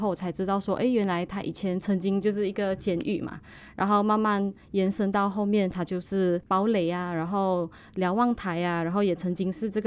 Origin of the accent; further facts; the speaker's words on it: Mukah, Sarawak, Malaysia; also born or lived in Kuching; 因为我本身是在木角长大的，但是我古晋是我出生的地方嘛。然后我的爸爸是木椒人，然后妈妈是古晋人，